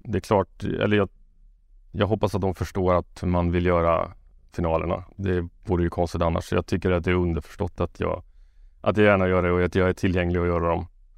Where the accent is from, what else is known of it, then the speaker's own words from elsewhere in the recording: Karlstad, Värmland, Sweden; Jag är från Karlstad, och där är det inte lokala fotbollen särskilt stor heller.